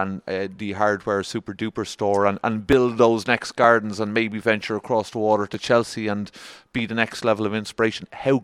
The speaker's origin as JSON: {"language": "English", "country": "Ireland", "said": "We sometimes complain as Irish people about Irish things because we do to complain a bit very well."}